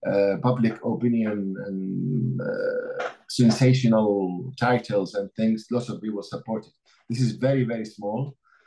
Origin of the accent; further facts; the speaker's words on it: Iraq; as I said, my background, I'm originally from Iraq.